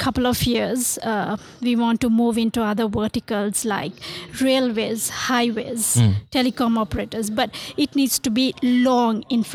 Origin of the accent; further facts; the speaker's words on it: Sri Lanka; And I come from Sri Lanka and we didn't have this in Sri Lanka.